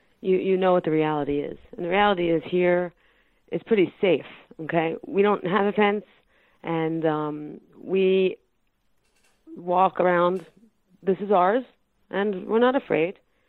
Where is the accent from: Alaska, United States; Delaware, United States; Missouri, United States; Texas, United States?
Delaware, United States; moved away as an adult; also born or lived in Philadelphia; now in Israel; I'm actually from Delaware. My husband's from Philadelphia. We lived together in Philadelphia and made Aliyah in 2005.